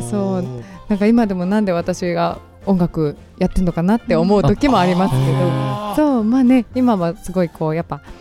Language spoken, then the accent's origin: Japanese; Iwata, Shizuoka, Japan; 出身がですね、はい、あの静岡県になりますね。